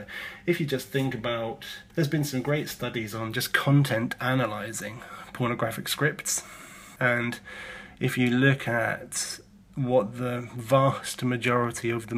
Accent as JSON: {"language": "English", "country": "United Kingdom", "said": "there was nothing critical about pornography in my education as a British teenager"}